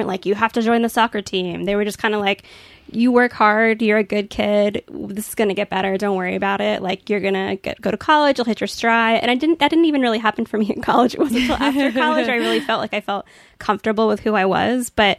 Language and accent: English; Virginia Beach, Virginia, United States; I mean, I grew up in Virginia Beach. It's basically all blonde people and surfers and skaters, and I didn't really fit in.